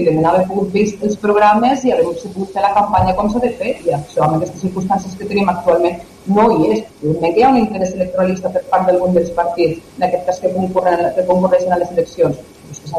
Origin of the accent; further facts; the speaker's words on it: Lleida, Catalonia, Spain; com a lleidatans o com a catalana